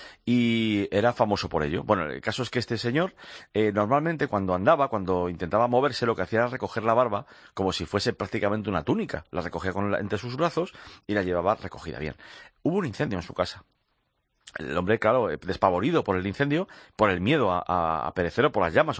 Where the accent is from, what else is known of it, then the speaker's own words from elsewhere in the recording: Spain; somos españoles